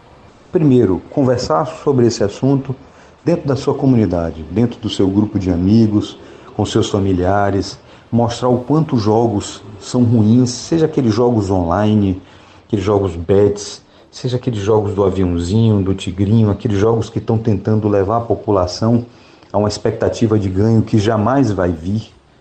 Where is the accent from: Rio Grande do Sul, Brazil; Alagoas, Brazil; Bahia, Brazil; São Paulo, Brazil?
Bahia, Brazil; now in Fortaleza, Brazil; Eu sou baiano, moro em Fortaleza